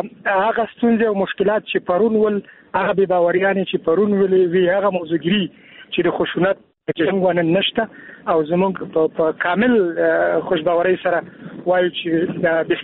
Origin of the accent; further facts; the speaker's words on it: Afghanistan; د یو افغان په توګه زه ډېر خوشحاله یم